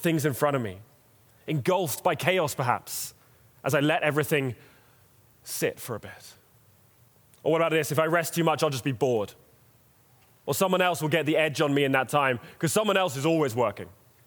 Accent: London, United Kingdom; I grew up in North London, big Jewish community.

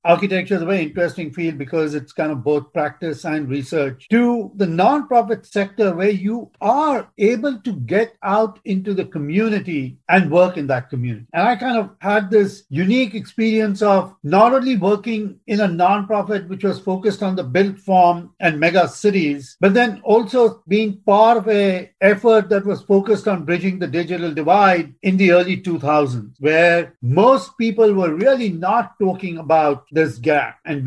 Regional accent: India; I grew up in India, middle-class family

